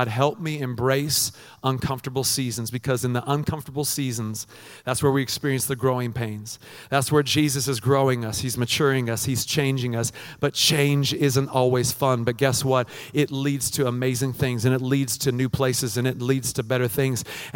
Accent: Pacific Northwest, United States; I'm a Northwest guy, like, I grew up in the Northwest, I just kind of want to come back and sit at a Starbucks

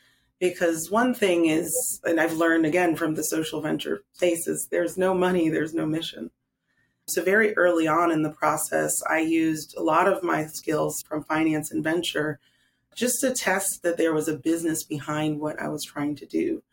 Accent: Chicago, Illinois, United States; I was born and raised in Chicago to two physicians at the University of Chicago. They're immigrants from Nigeria.

